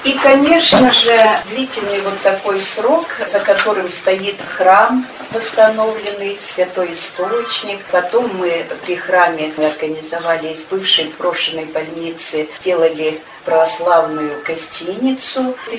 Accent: Koptelovo, Sverdlovsk Oblast, Russia; Но я не отсюда родом. Я родом из Коптелова, тоже из старинного села. Сюда мы приехали с мужем работать учителями.

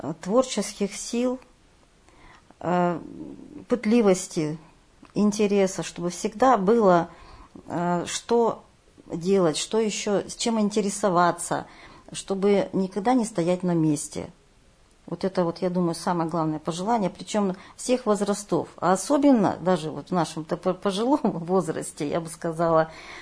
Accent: Nizhny Tagil, Sverdlovsk Oblast, Russia; думаешь о том, что они все-таки давали мощь и славу моему родному городу.

